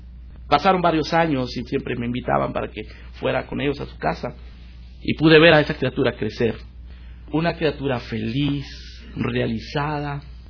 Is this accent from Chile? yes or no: no; Guatemala; ellos habían adoptado a una niña de Guatemala, de donde yo soy.